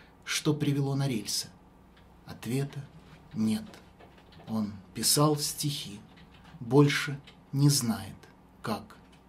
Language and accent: Russian; Tula, Tula Oblast, Russia; Слуцкий провел последние годы жизни в Туле, в моем родном городе